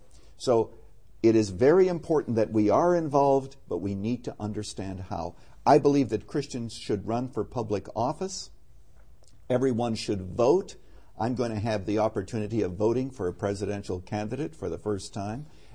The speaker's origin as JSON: {"language": "English", "country": "Canada", "moved": "yes", "lives_now": "United States", "said": "I came to the United States in 1970 as a Canadian, and actually lived here as a Canadian, legally I might add, until about 2 years ago, and I became an American citizen."}